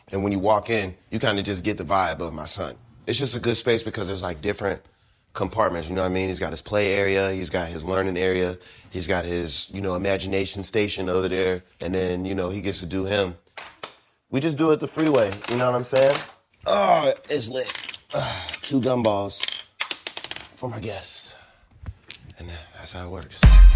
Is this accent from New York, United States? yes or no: no; Pittsburgh, Pennsylvania, United States; We got the Steelers felt on top because I'm from Pittsburgh.